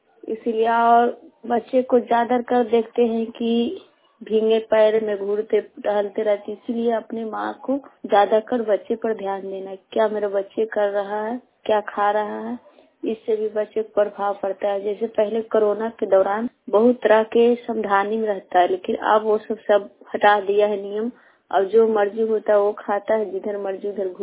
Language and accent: Hindi; Hisua, Bihar, India; कतियर पंचायत नवादा जिला नवादा हिसिया प्रखंड के रहने वाली हूँ।